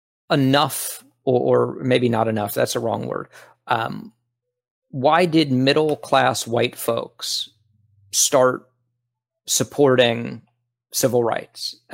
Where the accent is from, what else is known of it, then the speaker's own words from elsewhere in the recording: Florida, United States; In fact, the neighborhood that I grew up in South Florida